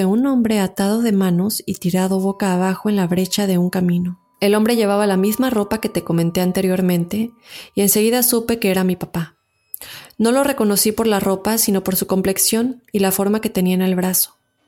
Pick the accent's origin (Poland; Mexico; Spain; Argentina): Mexico; Veracruz; now in Austin, United States; Soy originaria de Veracruz, México. Actualmente radico en Austin, Texas, desde donde te escucho.